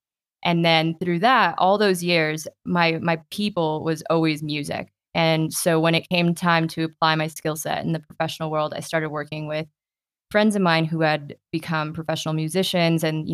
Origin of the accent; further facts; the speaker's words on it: Mexico; now in United States; So once I moved from Mexico to the US, it was sort of natural that I gravitated towards musicians.